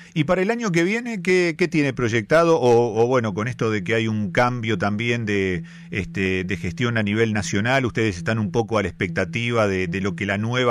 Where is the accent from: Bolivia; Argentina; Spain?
Argentina; quienes provenimos de otro lugar de la República Argentina